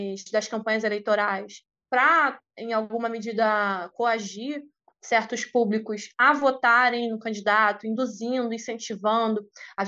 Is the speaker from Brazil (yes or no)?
yes; Brazil; não somos só aqui estudiosos de Brasil, somos brasileiros também